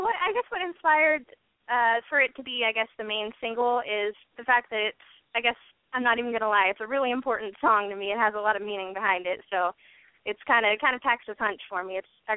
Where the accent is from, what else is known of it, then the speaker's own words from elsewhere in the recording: Mesa, Arizona, United States; now in Houston, United States; Yeah, I'm from Mesa, Arizona, originally born there and pretty much raised. And then I'm actually in Houston now